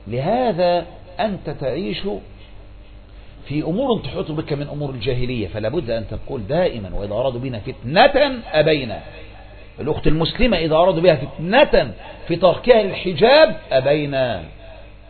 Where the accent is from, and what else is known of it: Egypt